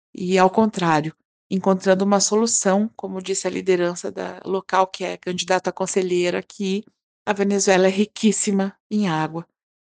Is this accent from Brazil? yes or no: yes; Curitiba, Paraná, Brazil; Curitiba, que é a cidade de onde eu venho